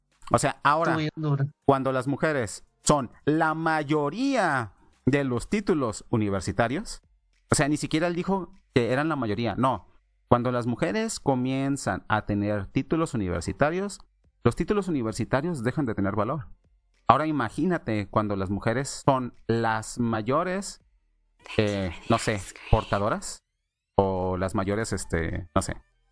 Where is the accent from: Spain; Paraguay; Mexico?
Mexico; una chica, voy a poner de ejemplo en mi país, ¿no? O sea, una chica que gana, que tiene su carrera universitaria y es educadora de preescolar, que son de las que menos ganan, ganan hasta 4,000 pesos mexicanos al mes.